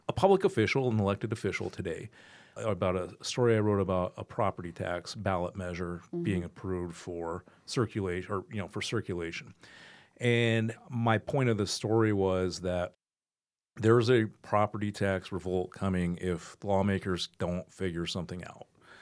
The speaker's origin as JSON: {"language": "English", "region": "Colorado", "country": "United States", "said": "Now, again, I'm from Colorado."}